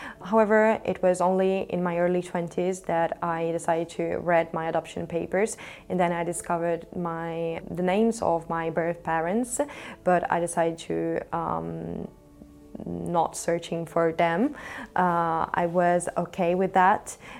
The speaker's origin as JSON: {"language": "English", "town": "Odesa", "region": "Odesa Oblast", "country": "Ukraine", "said": "I know that I come from Odessa. I knew it even before I could point out Odessa on the globe."}